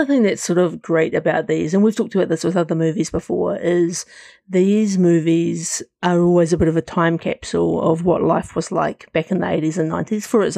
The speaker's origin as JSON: {"language": "English", "region": "Hawke's Bay", "country": "New Zealand", "tie": "born or raised there", "said": "I was sitting around with the family in my hometown of Hawke's Bay"}